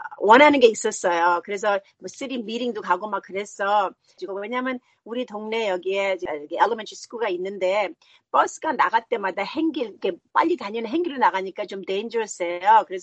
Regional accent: South Korea; 한국이 나의 고향이고 우리 엄마가 한국 피가 있기 때문에 그래서 저는 겉은 한국 사람 아니지만 속은 더 한국 그 풍습이 더 있어요.

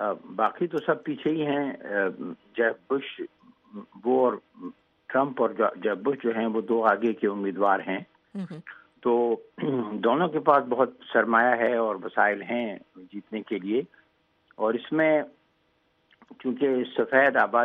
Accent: Bahawalpur, Punjab, Pakistan; میں چھوٹا سا تھا بہاولپور میں, پنجاب میں میں بڑا ہوا وہیں پر

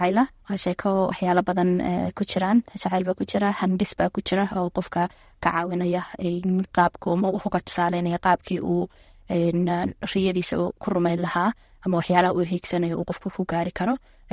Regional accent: Minnesota, United States; waxaan ka imaaday gobolka Minnesota

